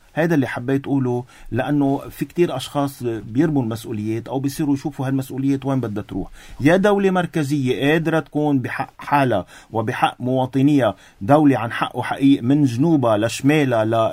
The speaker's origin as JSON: {"language": "Arabic", "country": "Lebanon", "said": "أنا كلبناني بدي أحكي."}